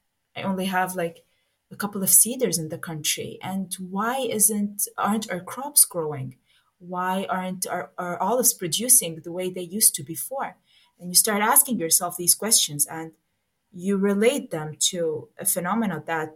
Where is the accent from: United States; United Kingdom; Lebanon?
Lebanon; Beirut, Beirut Governorate; I mean, growing up in Beirut, studying at the American University was for me like a way to look beyond this horizon